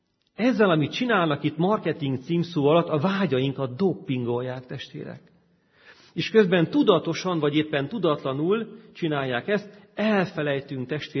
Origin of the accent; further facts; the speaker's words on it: Transylvania, Romania; én Erdélyben nőttem föl, ott sokkal rosszabb volt a helyzet